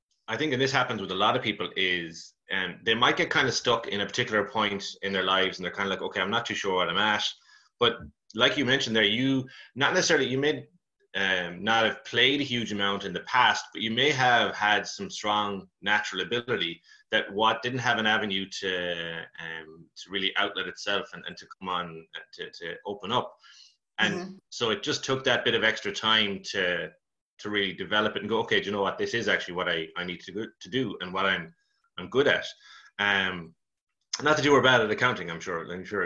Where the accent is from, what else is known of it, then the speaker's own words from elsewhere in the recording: Connacht, Ireland; now in Galway, Ireland; I suppose I'm from Mayo, even though I've been living in Galway for, like, I think 20 years now at this stage, like, kind of on and off. So I came in like 2001